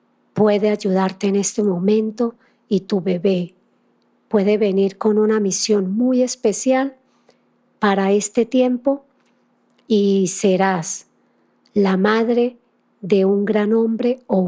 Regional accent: Colombia; En estos días, acá en mi país, en Colombia, hay demasiadas protestas

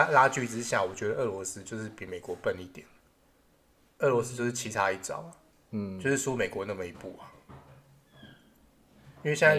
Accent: Taiwan; 但是我们都是台湾人，我就不喜欢他这样子做嘛

